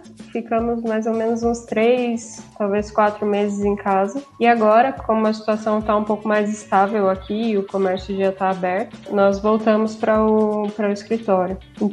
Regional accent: Itararé, São Paulo, Brazil; Eu sou de Tararé, uma cidade bem pequena, no estado de São Paulo. Fica mais ou menos umas 3 horas, 2 horas e meia, 3 horas e meia, assim, de Ponta Grossa, né? Então, mais ou menos aí umas 5, 6 horas de Curitiba.

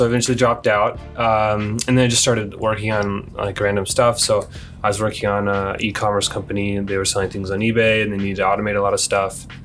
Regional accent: Texas, United States; So I went from Tennessee to Texas. I'm from Texas. My family's all there. So I moved back home

